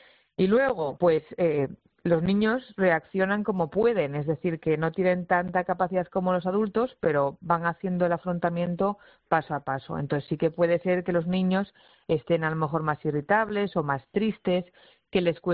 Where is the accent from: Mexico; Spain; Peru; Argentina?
Spain; Asturias; Yo, como bien ha dicho, soy asturiana y no había pasado por Valencia